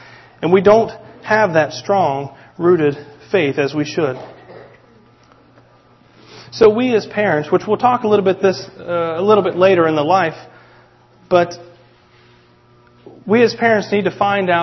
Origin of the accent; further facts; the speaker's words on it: West Virginia, United States; And 3, I'm from West Virginia.